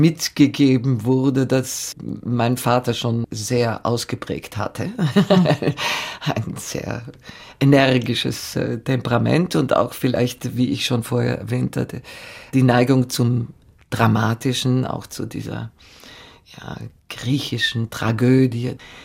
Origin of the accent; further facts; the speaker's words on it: Austria; also born or lived in Athens, Greece; Österreich, in der Schule, war nur beim Verlesen der Zeugnisse der besondere Moment